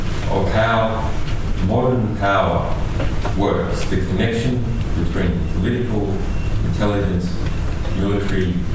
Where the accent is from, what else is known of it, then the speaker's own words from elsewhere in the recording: Australia; That reaction occurred only because I am an Australian citizen.